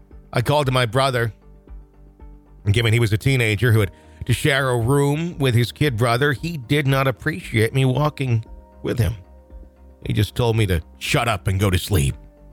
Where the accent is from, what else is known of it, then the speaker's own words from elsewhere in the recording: Canterbury, South East England, United Kingdom; I'm 31 from Canterbury, England.